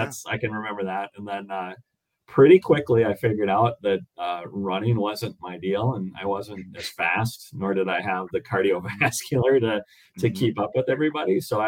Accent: Hoffman Estates, Illinois, United States; And so I grew up in Hoffman Estates, Schaumburg, you know, northwest suburbs of Chicago.

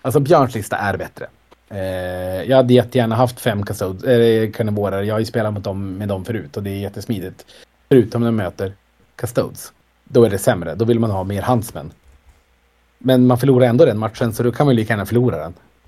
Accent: Norrland, Sweden; Jag kvalar in som norrlänning.

